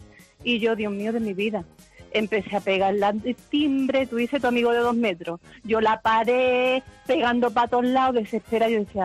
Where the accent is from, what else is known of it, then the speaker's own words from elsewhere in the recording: Málaga, Andalusia, Spain; yo soy de Málaga.